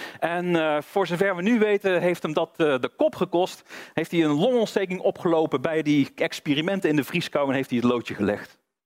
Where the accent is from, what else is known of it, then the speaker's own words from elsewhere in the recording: North Brabant, Netherlands; Ik kom uit Brabant, dus ik hou het even bij gewoon biljart.